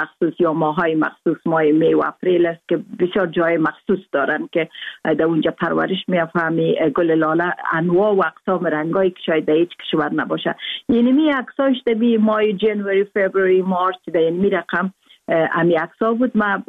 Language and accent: Persian; Afghanistan; moved away; روزی که در سال 1992 ما افغانستان را ترک کردیم، در مول لحظه که ما از کابل میبر آمدیم